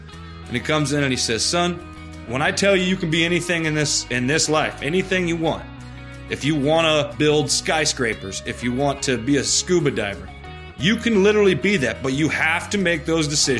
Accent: Eudora, Kansas, United States; Growing up in Eudora was actually a great place. Definitely your rural America. It's farmers, blue collar.

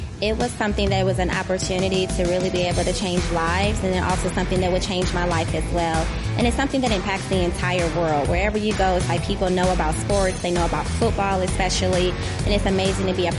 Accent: Omaha, Nebraska, United States; I'm originally from Omaha, Nebraska.

